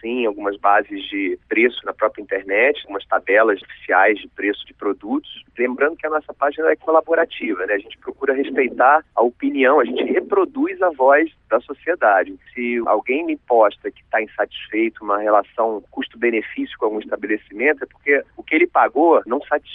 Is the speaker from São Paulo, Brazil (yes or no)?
no; Rio de Janeiro, Brazil; now in Brasília, Brazil; Eu sou carioca, passei o verão no Rio de Janeiro